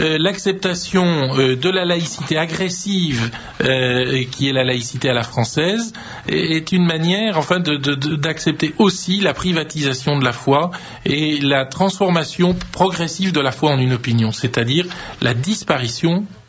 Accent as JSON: {"language": "French", "country": "France", "said": "Nous sommes Français et en tant que Français, nous sommes structurellement chrétiens."}